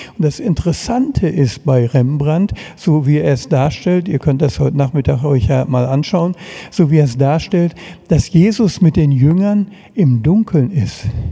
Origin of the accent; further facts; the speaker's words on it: North Rhine-Westphalia, Germany; Ich komme ja aus dem Ruhrgebiet, und da ist die Brieftaube das Rennpferd des kleinen Mannes.